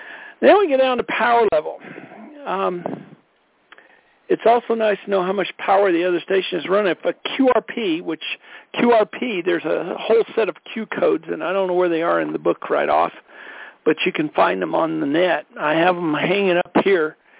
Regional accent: Colorado, United States; from Colorado.

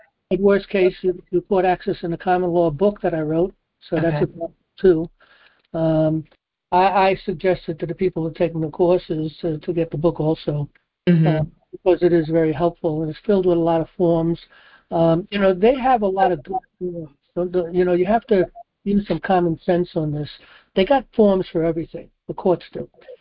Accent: New York City, New York, United States; being a New Yorker, brought up in New York City, I knew Trump anyway

